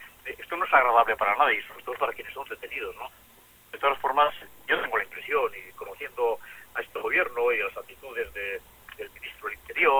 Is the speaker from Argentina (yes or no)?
no; Basque Country, Spain